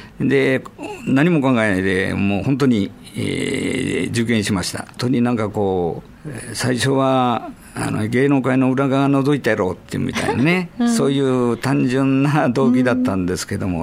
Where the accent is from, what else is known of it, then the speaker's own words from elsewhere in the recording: Nagasaki, Japan; うち長崎なんですが、出身地が